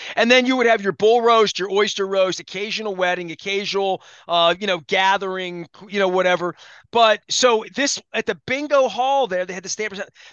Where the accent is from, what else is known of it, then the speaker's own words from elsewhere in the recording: Dundalk, Maryland, United States; Listen, I grew up in Dundalk. We know this.